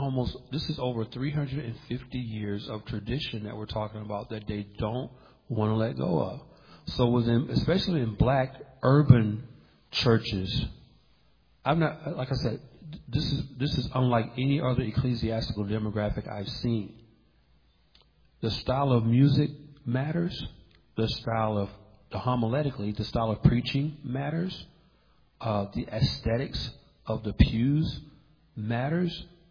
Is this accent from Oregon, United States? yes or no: no; Atlanta, Georgia, United States; in the zip code where I grew up at in Atlanta, yeah, we need to plant a Reformed church over there on Martin Luther King Jr. Boulevard.